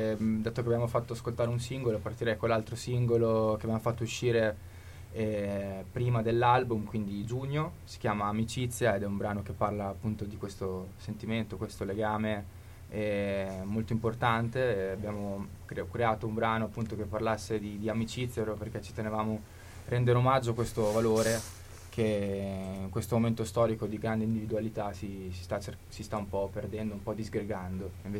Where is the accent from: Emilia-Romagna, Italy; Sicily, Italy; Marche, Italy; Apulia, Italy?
Emilia-Romagna, Italy; San Mauro Mare; io sono proprio di San Mauro Mare, che è la provincia di una provincia.